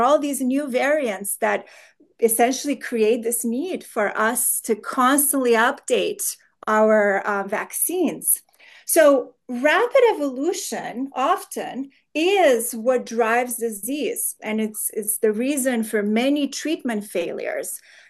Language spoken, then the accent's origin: English; Romania; moved away as an adult; now in United States; I came from Romania. I started grad school in the US